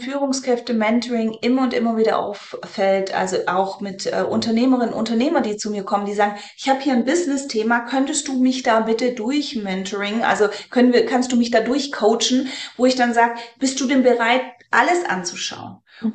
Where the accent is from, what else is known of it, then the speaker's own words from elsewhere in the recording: Ulm, Baden-Württemberg, Germany; ich komme aus dem Raum Ulm